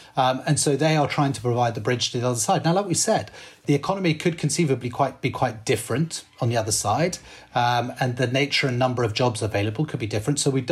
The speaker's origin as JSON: {"language": "English", "region": "London", "country": "United Kingdom", "said": "I'm a Londoner, so maybe I'm biased here"}